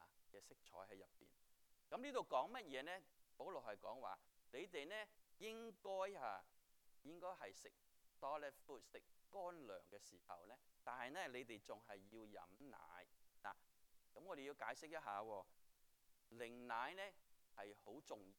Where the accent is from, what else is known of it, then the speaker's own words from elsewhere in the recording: China; 所以你知道我们中国人吃饭的，是吧？